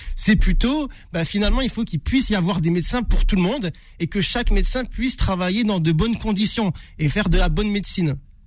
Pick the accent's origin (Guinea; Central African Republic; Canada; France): France; Tourcoing, Hauts-de-France; now in Paris, France; moi, je viens de Tourcoing, je viens du Nord, j'ai pas une famille de médecins